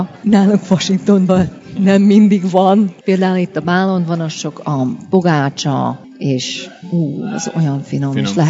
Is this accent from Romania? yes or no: no; Cleveland, Ohio, United States; itt nőttem fel, itt tanultam magyarul, itt tanultam táncolni, csárdás. Itt vannak a szüleimek